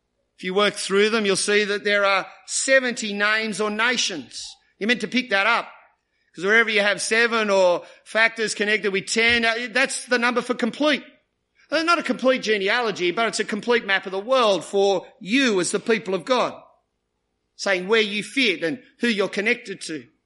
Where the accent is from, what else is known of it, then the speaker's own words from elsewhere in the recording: Maroubra, New South Wales, Australia; When I was growing up in Maroubra